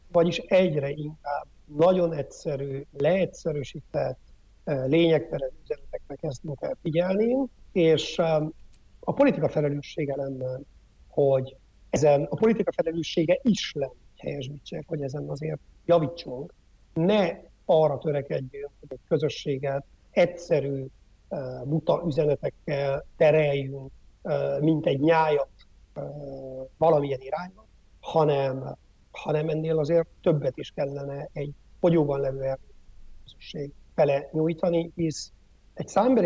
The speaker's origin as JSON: {"language": "Hungarian", "town": "Odorheiu Secuiesc", "region": "Harghita", "country": "Romania", "said": "Én azt gondolom, udvarhelyiként, hogy Székelyudvarhely nagyon sok szempontból elvesztette azt a helyzeti előnyét"}